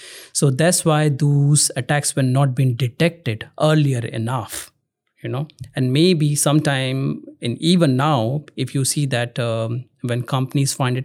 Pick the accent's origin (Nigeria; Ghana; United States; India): India; Uttarakhand; now in Netherlands; And my hometown is in Uttarakhand state, which is a part of hilly region, basically.